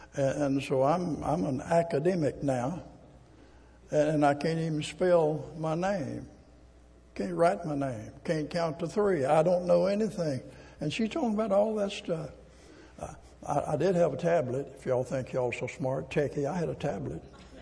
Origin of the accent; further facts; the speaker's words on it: Arkansas, United States; And I'm from South Arkansas. I didn't need English. I spoke Arkansas. I could communicate with anybody there.